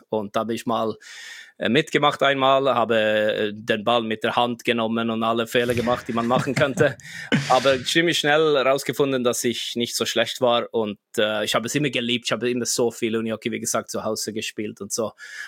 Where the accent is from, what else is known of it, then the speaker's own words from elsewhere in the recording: Jönköping, Jönköping County, Sweden; Ich bin aufgewachsen in der Nähe von Jönköping.